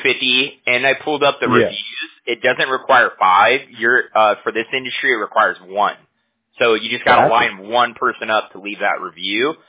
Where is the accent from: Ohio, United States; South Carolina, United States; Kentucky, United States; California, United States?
California, United States; You know what it is, man, because we're from California, right?